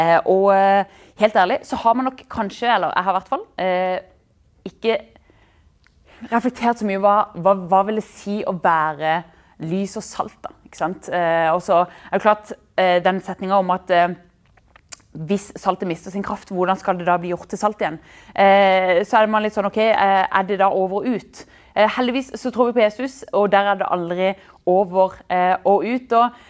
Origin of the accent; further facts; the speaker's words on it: Kristiansand, Agder, Norway; Vi har vokst opp i Kristiansand, og det er bibelbeltet og alle disse tingene. Men vi, i min alder da, i segmentet 20-30